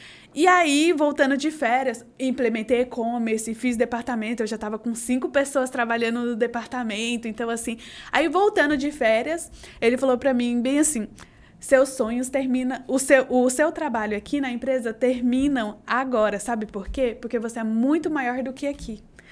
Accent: Januária, Minas Gerais, Brazil; now in Campinas, Brazil; eu sou mineira. Eu vim do norte de Minas, numa cidade chamada Januária, ribeirinha do Rio São Francisco. Todo mundo fala que eu não sou mineira, porque mineiro é muito sossegado, eu sou 220, então assim, eu vim pra Campinas em 2010

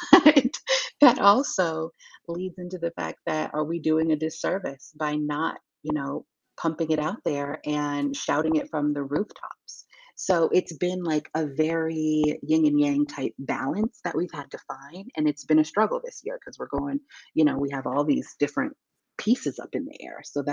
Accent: San Diego, California, United States; born there; Like I was born in San Diego. I feel like I should have been born in Texas.

